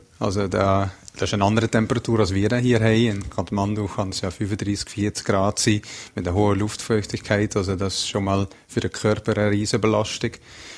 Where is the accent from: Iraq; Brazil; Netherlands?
Netherlands; German is a second language; now in Brig-Glis, Switzerland; Meine Heimat ist zu Wallis, Brigg-Lys. Klar, meine Eltern, die Schwester, ein paar Kollegen, es werden immer weniger natürlich, sind sicher noch zu Holland und haben auch regen Kontakt